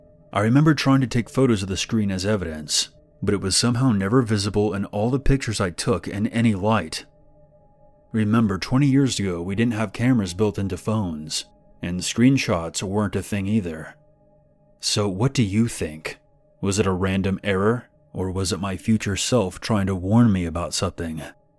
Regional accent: Bristol, South West England, United Kingdom; I'm from the Bristol area in the southwest region of the United Kingdom.

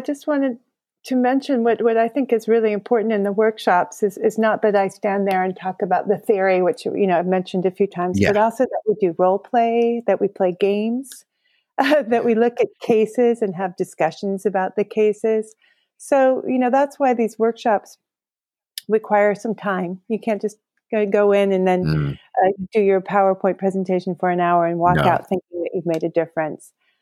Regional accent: United States; That my husband, who's Dutch and I'm American

